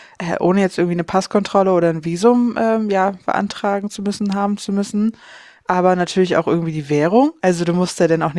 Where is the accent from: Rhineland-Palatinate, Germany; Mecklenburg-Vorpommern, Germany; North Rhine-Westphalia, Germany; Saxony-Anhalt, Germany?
Mecklenburg-Vorpommern, Germany; Ja, ich komme aus Vorpommern